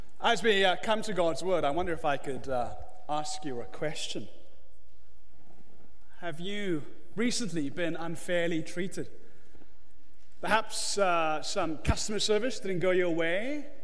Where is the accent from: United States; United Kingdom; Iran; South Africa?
South Africa; imprisoned unjustly under the cruel, oppressive apartheid state of my home country from 1962 to 1990.